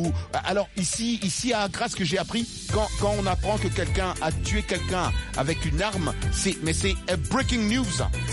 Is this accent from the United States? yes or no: yes; Washington, District of Columbia, United States; Mais déjà en prenant l'avion chez nous à Washington pour venir au Ghana